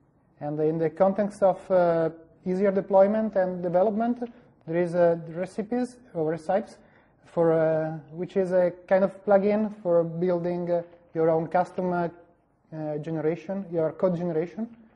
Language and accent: English; Italy; now in Belgium; I'm from Italy.